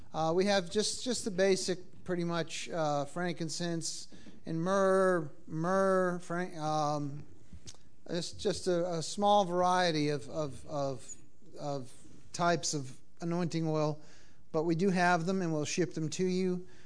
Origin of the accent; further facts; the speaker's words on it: Massachusetts, United States; You know, I come from Massachusetts, where the Boston Massacre took place, where the American Revolution began.